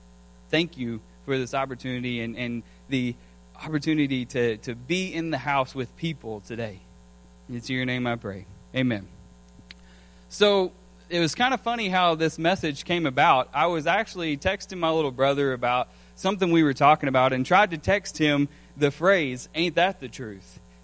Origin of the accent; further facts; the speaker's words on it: Kentucky, United States; I'm an import to Meade County. I married Brianna Schultz. I grew up in Grayson County, Kentucky